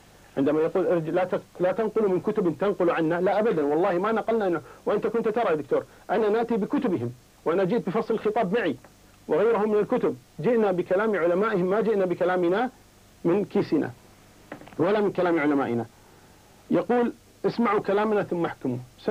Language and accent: Arabic; Kuwait; أنا من أهل الكويت، أنا أعلم منك بذلك